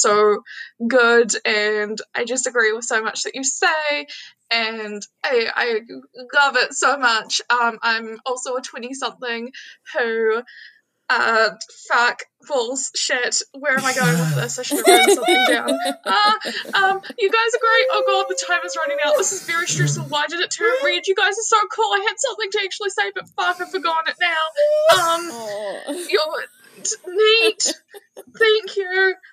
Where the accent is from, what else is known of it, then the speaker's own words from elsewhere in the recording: New Zealand; I'm from New Zealand, so feel free to make fun of my accent.